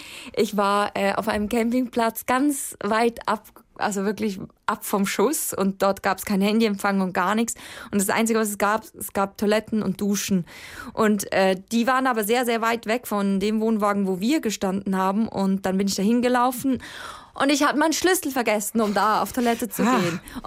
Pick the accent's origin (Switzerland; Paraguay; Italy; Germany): Switzerland; first language Swiss German; da gehört natürlich meine Muttersprache mit drauf.